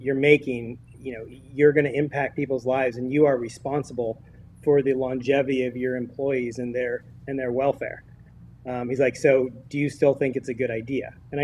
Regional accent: Healdsburg, California, United States; But I grew up in Healdsburg, as I say, and, you know, hit 18. I couldn't wait to get away

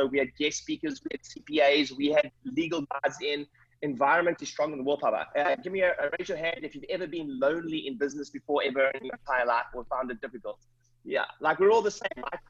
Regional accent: South Africa; now in United Kingdom; I'm originally from South Africa. So funny accent, living in Britain right now

